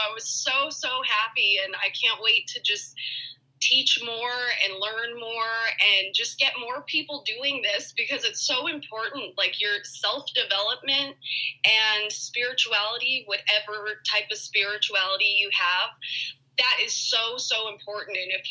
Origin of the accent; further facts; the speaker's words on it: New Mexico, United States; And so this summer I came back to my hometown in New Mexico, and I met Julia here in New Mexico